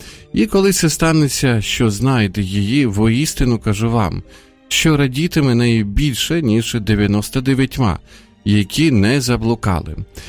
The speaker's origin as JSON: {"language": "Ukrainian", "town": "Izium", "region": "Kharkiv Oblast", "country": "Ukraine", "tie": "born or raised there", "said": "ми приїхали разом з нашою молоддю, з мого рідного міста Ісум, приїхали на Дні молоді в Житомир."}